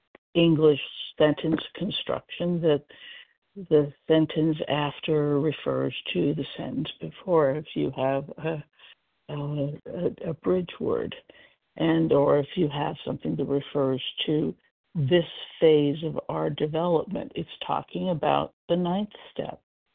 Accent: Portland, Oregon, United States; I am from Portland, Oregon

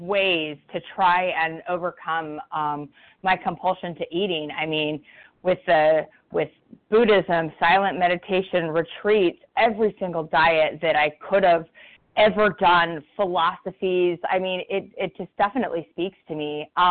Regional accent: San Diego, California, United States; I'm from San Diego, California.

